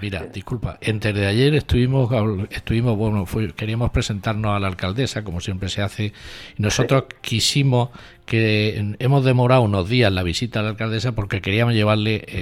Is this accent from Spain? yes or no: yes; Region of Murcia, Spain; Somos huertanos y somos muy agradecidos.